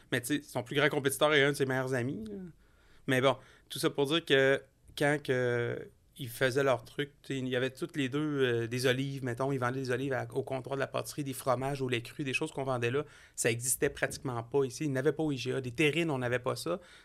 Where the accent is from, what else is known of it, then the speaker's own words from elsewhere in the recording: Quebec City, Quebec, Canada; Nous, on est natifs de Québec.